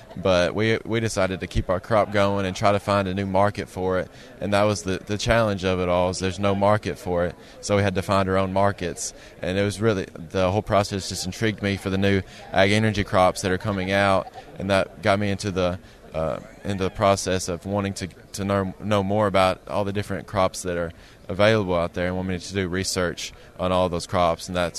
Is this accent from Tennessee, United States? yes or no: yes; Perry, Tennessee, United States; I'm from Perry, Tennessee. I'm a senior at Callaway County High School